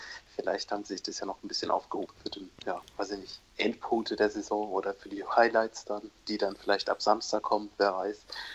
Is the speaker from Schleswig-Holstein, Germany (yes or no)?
no; Freiburg, Baden-Württemberg, Germany; wo man als Freiburger denkt, so ja, das ist doch genau umgekehrt, wie er gesagt hat